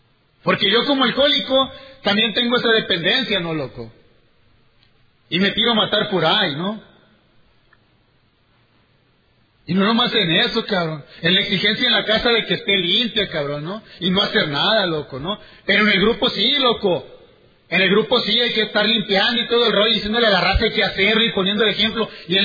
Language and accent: Spanish; Culiacán, Sinaloa, Mexico; now in Toronto, Canada; Soy de Culiacán, Sinaloa, México, pero milito aquí en Toronto, en el Nueva Esperanza.